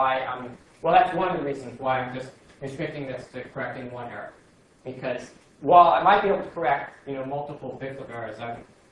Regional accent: United States; now you know I'm American.

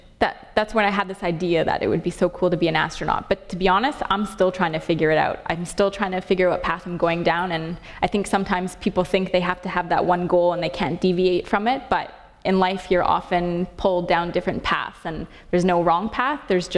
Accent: Calgary, Alberta, Canada; because I'm from Calgary and growing up in the Rockies, I spent a lot of time outside camping and hiking

